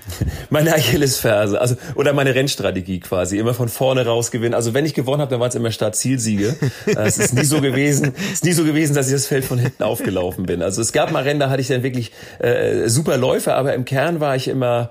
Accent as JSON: {"language": "German", "town": "Neumünster", "region": "Schleswig-Holstein", "country": "Germany", "said": "Ich komme aus dem Norden, geboren in Neumünster."}